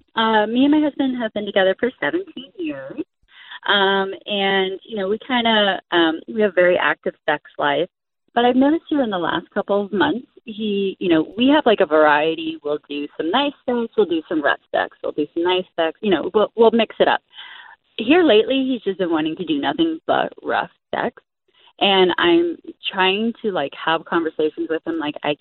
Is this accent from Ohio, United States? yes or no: yes; Ohio, United States; now in California, United States; I'm from Ohio and came out to California to stay.